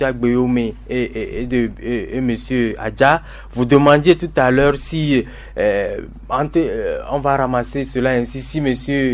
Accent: Togo; nous sommes Togolais

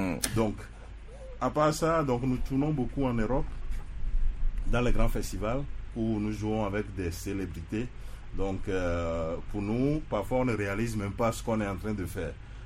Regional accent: Togo; Donc ça nous permet en tant que Togolais de transporter vers tout le monde entier la culture togolaise.

